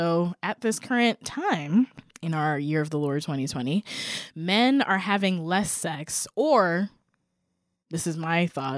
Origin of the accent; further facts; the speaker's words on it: New York, United States; I'm from New York.